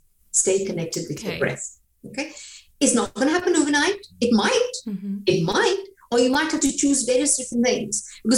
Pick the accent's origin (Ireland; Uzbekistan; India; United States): India; You know, I'm an Indian, and I grew up in a Hindu household.